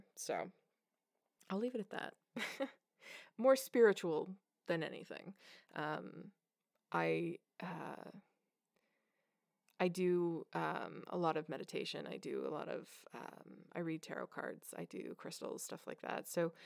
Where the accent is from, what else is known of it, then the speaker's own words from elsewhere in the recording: Canada; Okay, so I'm Canadian, so I think that's why this question was posed the way it was.